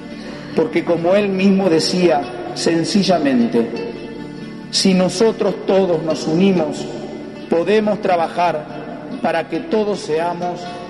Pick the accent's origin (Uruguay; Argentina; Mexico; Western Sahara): Argentina; nos permitan recuperar nuestra identidad como argentinos